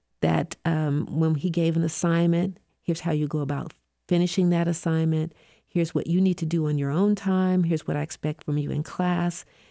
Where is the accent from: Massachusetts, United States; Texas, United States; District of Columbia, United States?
District of Columbia, United States; Washington; I guess I never expected that I'd find this value in my hometown. I took a lot for granted growing up there, even though we had the National Gallery, we had all the Smithsonian's